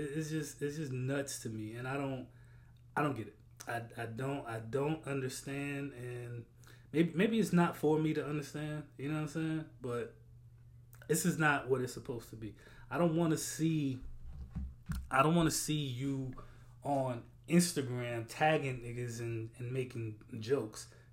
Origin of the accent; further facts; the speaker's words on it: South Carolina, United States; I am from South Carolina. Let's remember that.